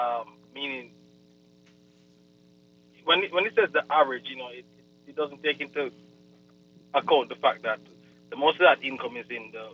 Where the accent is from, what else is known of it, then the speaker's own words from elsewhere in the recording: Jamaica; now in Nassau, Bahamas; Oh, I'm originally from Jamaica, but living in Nassau.